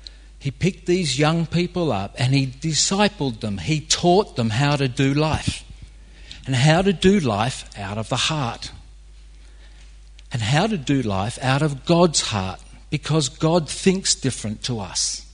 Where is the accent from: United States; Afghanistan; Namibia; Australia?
Australia; now in United Kingdom; So I'm this Aussie that's walking up and down